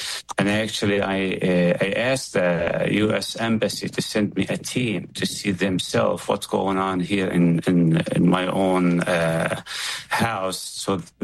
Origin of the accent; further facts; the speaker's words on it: Kusra, West Bank, Palestine; I was born and raised in Kusra. My mother, 83 years old, is still in Kusra.